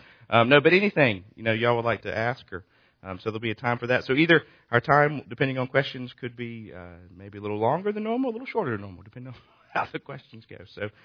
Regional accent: Raleigh, North Carolina, United States; also born or lived in Rocky Mount / Wilmington; People ask where I'm from. I was born in Raleigh. Then we moved to Rocky Mount for a couple years, and we were in Wilmington for my elementary ages. And then we moved back to Rocky Mount for a couple years, and then back here to Raleigh.

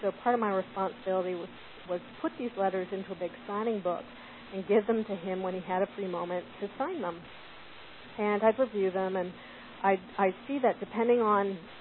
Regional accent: Victoria, British Columbia, Canada; I'm from Victoria, British Columbia, more or less grew up here

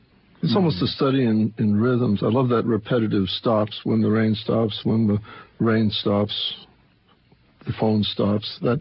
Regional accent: West Acton, Massachusetts, United States; It's we grew up in West Acton, Massachusetts, and my mother was the town nurse in the Actons, and one of the places that was dear to us was the old the bridge, et cetera.

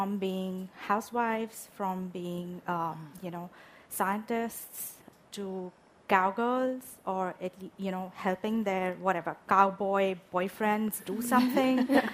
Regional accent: India; I grew up in India. I grew up in the midst of Bollywood movies

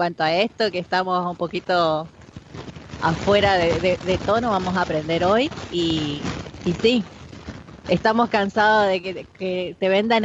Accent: Chaco, Argentina

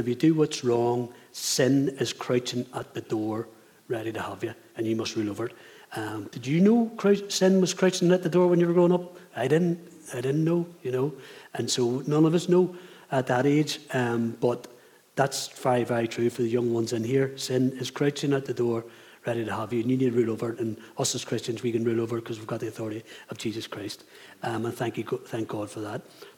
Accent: Belfast, Northern Ireland, United Kingdom; 1961. I was born and born in East Belfast.

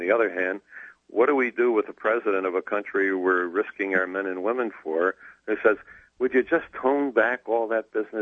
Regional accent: United States; Well, of course, I'm an American and I love the First Amendment.

